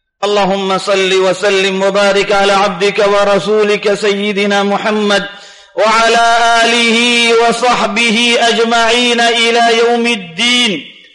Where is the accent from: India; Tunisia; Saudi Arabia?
India; أنتقل بكم إلى ما يحدث في بلادنا الهند